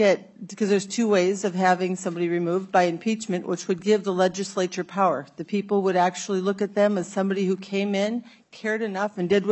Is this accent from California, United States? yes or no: no; Minnesota, United States; I grew up in Minnesota. My family's been here since before it was a state.